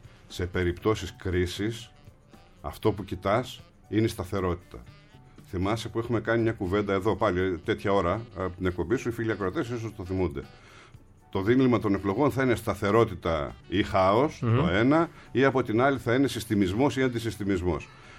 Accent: Kaisariani, Attica, Greece; Είμαι από την Κεσαριανή, είμαι Κουκουέ.

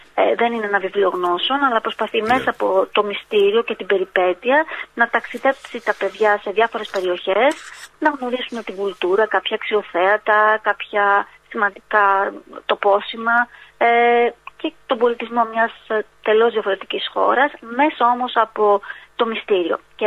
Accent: Larissa, Thessaly, Greece; για μένα που είμαι Λαρισαία και είμαι σε αυτή την πόλη

